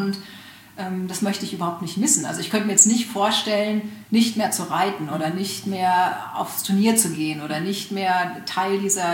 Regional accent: Hanover, Lower Saxony, Germany; ich bin aus Hannover ursprünglich

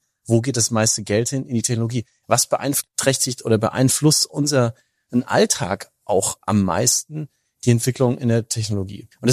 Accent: Bavaria, Germany; now in United States; Ich komme aus Mittelfranken, da sind die Menschen

